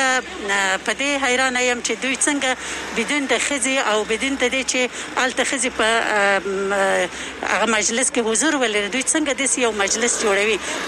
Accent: Kabul, Afghanistan; زه د کابل نراغلی یم

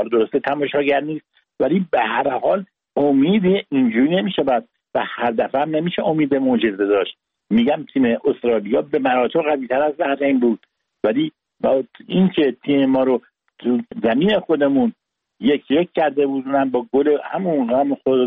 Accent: Iran; چون وطنم رو دوست دارم ایران برنده بشه بدون شک

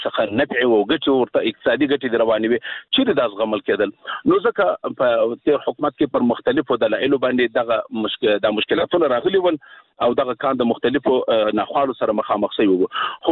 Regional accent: Afghanistan; موږ ورته متعهد پاتې یو، موږ افغانان یو.

